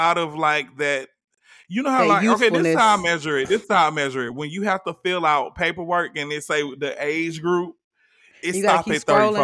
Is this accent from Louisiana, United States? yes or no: no; Atlanta, Georgia, United States; I don't want the Valley Girl voice. I'm from the West Side, boo. That's Atlanta.